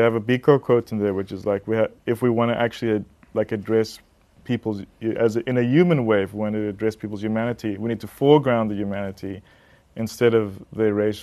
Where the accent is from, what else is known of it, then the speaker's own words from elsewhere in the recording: South Africa; okay, you're a Zimbabwean, I'm a South African.